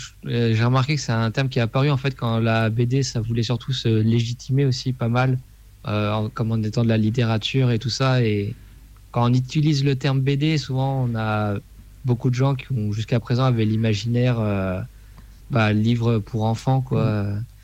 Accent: Corsica, France; J'ai grandi en Corse. Je suis enfui à Toulouse parce que je trouvais qu'à Lille, il faisait trop froid.

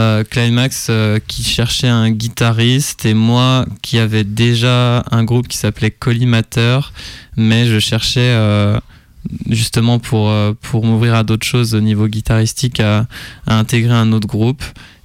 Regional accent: Saint-Denis, France; born there; Je suis né à Saint-Denis.

